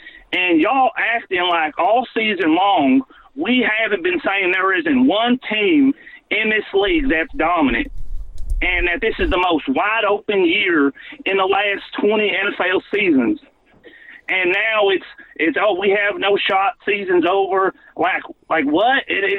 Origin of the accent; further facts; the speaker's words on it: Mississippi, United States; now in San Francisco, United States; Mississippi.